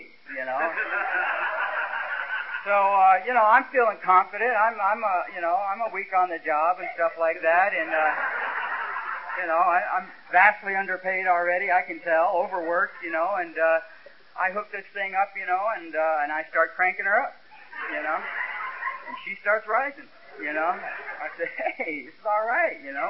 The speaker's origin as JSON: {"language": "English", "town": "Detroit", "region": "Michigan", "country": "United States", "tie": "born there", "said": "Man, I was born in Detroit, and we wanted to improve our living, so my dad moved to L.A."}